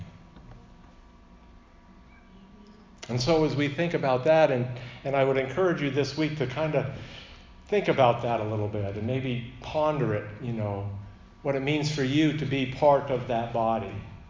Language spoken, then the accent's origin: English; United States; And just because I'm an American pastor, I cannot boast